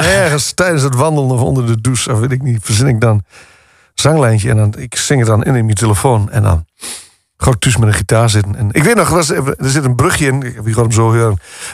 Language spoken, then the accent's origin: Dutch; Netherlands; Ik kom ook uit zo'n dorp. Ik kom uit Heinoorn. Dat ligt naast Limmerveld.